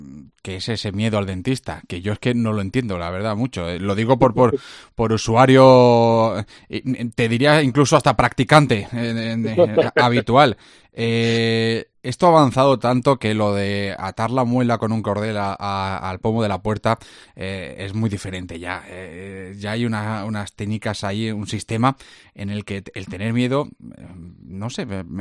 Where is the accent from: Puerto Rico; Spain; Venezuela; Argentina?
Spain; Granada, Andalusia; ¿Somos los granadinos?